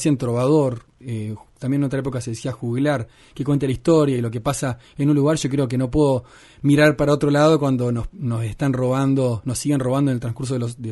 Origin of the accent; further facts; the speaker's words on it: Río Grande, Tierra del Fuego, Argentina; a nosotros nos interesa, a los fueguinos, porque yo también soy un vecino de Río Grande